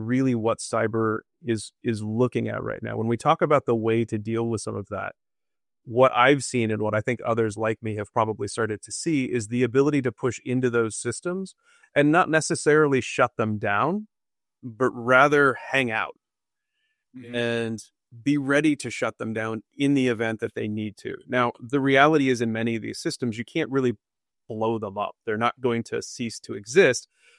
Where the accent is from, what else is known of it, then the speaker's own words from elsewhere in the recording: United States; And I don't know, as an American, as our sociological mindset is